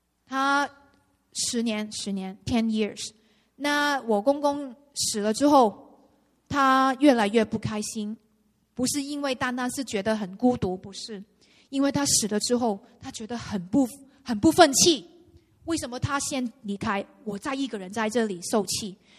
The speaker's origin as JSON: {"language": "Chinese", "country": "China", "said": "我们中国人呢，非常需要那个恩典。"}